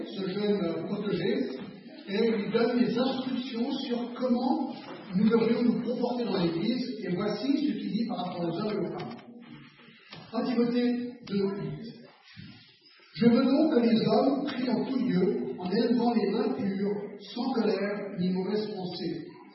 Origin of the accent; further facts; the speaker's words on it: Geneva, Switzerland; also born or lived in United States; j'ai grandi à Genève, ne connaissant pas le Seigneur. Et à l'âge de 15 ans, mes parents m'ont envoyé dans un internat pour faire mes études.